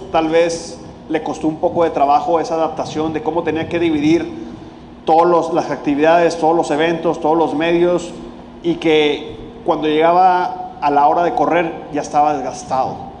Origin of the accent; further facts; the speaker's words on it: Mexico; obviamente este año voy a ser el único piloto mexicano que va a competir en una categoría de este nivel en mi país